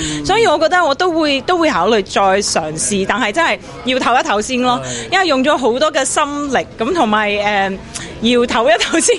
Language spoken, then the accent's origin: Cantonese; Taiwan; now in Hong Kong; 因为大家都知道我系台湾人啦，咁我哋个个都要翻屋企啦，咁所以我嚟咗香港廿几年啦，但系咧我都系每一年好乖女翻台湾陪我妈咪过年